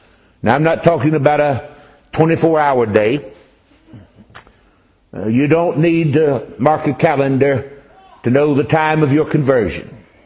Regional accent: North Carolina, United States; born there; it says I was born in Bladen County, North Carolina, June 10th, 1950.

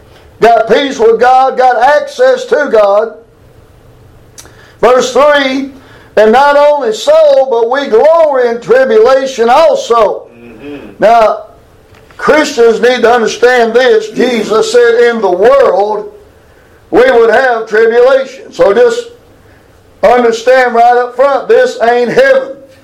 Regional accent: Glasgow, Scotland, United Kingdom; I'm from Glasgow. And the streets of Glasgow are pretty peaceable.

